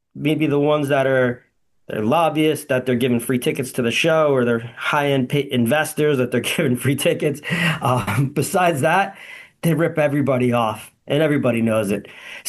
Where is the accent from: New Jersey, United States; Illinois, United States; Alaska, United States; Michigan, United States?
New Jersey, United States; I'm from New Jersey.